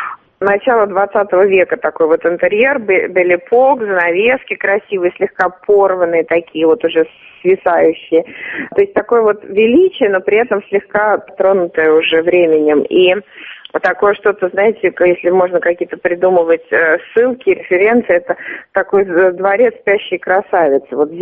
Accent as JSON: {"language": "Russian", "region": "Saint Petersburg", "country": "Russia", "said": "Не знаю, потому что я из Петербурга."}